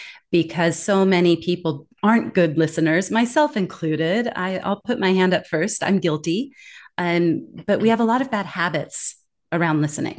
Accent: California, United States; sitting in your living room in my hometown in California, the world's coming to you.

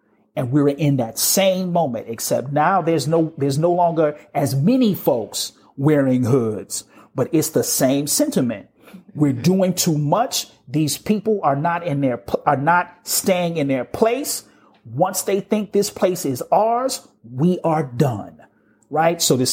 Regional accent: Illinois, United States; ironically from my home state, Otto Kerner, who was a senator from Illinois

